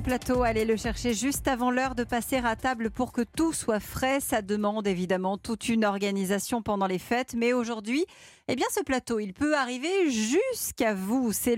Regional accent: Toulon, Provence-Alpes-Côte d'Azur, France; Alors, chez moi, à Toulon, mon grand-père, mon oncle vendaient le poisson sur le bateau.

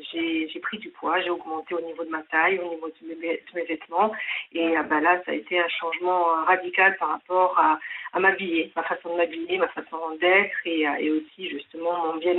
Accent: Bordeaux, Nouvelle-Aquitaine, France; moved away; depuis que je suis montée de Bordeaux, puisque là-bas je suis bordelaise

